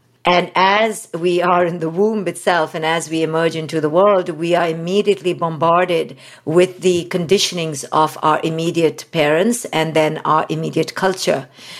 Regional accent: India; as an Indian woman. I was raised in India

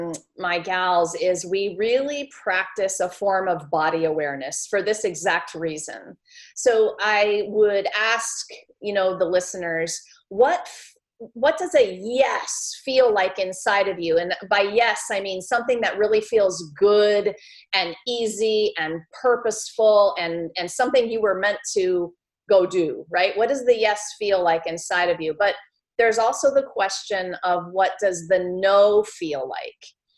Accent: San Francisco, California, United States; moved away; I'm a California girl. I grew up in San Francisco, moved across the country. When I met a guy, you know, we do that for love sometimes. And I've been here on the East Coast for 30 years

